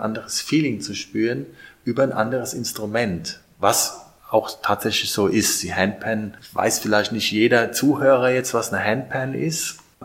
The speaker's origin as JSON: {"language": "German", "town": "Ludwigshafen", "region": "Rhineland-Palatinate", "country": "Germany", "tie": "born there", "said": "Ich bin der gebürtiger Ludwigshäfner"}